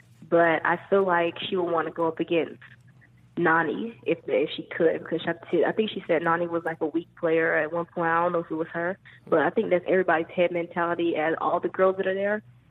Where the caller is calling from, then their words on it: North Carolina, United States; I'm calling from North Carolina.